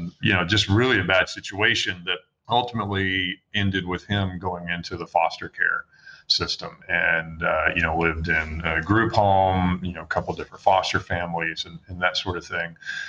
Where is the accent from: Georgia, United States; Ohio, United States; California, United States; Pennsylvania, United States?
Georgia, United States; Atlanta; Well, yeah, I grew up here in Atlanta, one of the few people in Atlanta from Atlanta, but I had a wonderful childhood